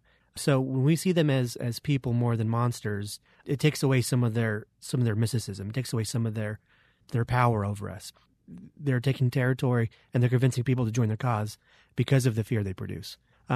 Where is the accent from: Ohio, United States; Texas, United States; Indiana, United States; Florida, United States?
Texas, United States; these are films that I watched over and over again on VHS tapes as a young kid and growing up in Texas.